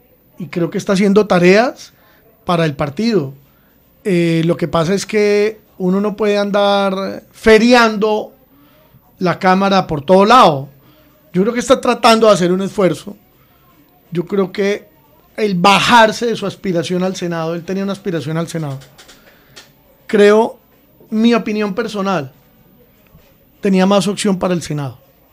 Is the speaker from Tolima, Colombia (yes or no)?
yes; Tolima, Colombia; Por supuesto que somos orgullosamente tolimenses, pero con unas dinámicas distintas.